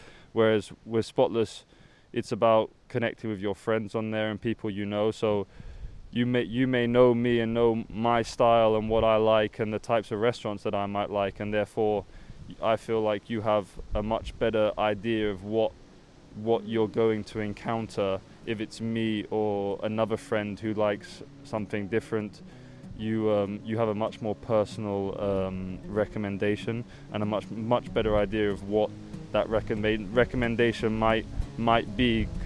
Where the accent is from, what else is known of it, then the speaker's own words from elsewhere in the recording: Portugal; growing up in Portugal